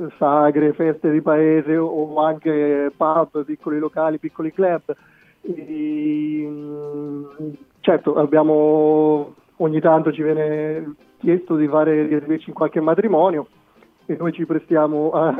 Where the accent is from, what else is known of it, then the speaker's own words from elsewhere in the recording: Marche, Italy; Siamo tutti marchigiani.